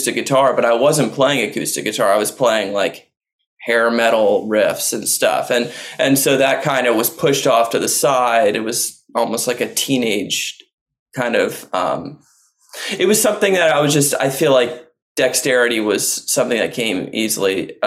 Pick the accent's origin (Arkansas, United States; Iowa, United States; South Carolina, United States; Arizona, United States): Arizona, United States; Yuma; Yeah, I grew up originally in Yuma, Arizona